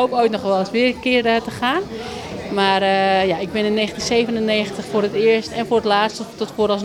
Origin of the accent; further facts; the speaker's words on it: Wormerveer, North Holland, Netherlands; born there; Ik ben zelf in Nederland geboren, in Wormerveer.